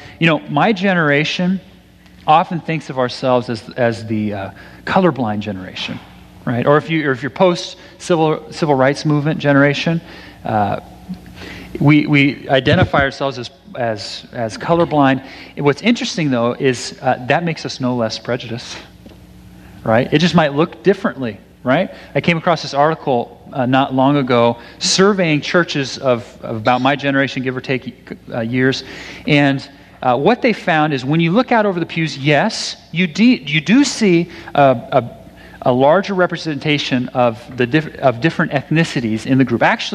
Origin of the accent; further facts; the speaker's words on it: California, United States; I grew up in the East Bay, where it's like, you know, it's a pretty diverse area, relatively speaking.